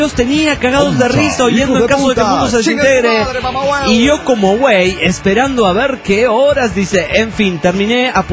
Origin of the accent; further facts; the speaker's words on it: Paraguay; Yo soy ciudadano paraguayo, por ejemplo.